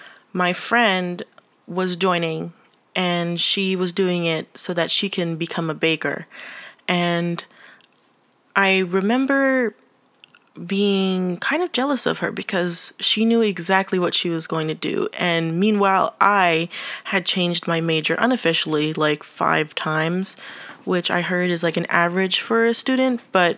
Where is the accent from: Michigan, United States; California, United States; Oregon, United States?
California, United States; San Francisco; I'm from San Francisco and I'm 19 years old.